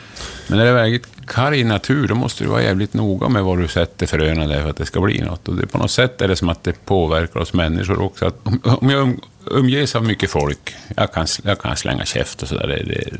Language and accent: Swedish; Norrbotten County, Sweden; Som norrbottning så man bara vrider på sig.